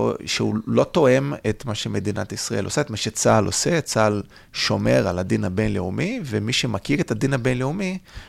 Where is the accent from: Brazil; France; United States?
Brazil; Hebrew is a second language; moved away as an adult; now in Israel; תראי, הגעתי לארץ ב-2004, עליתי לארץ מברזיל.